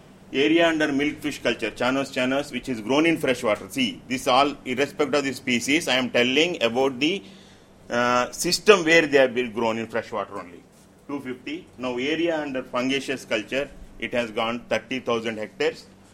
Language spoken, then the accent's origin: English; Andhra Pradesh, India; I am coming from Andhra Pradesh. … which is a leading aquaculture state.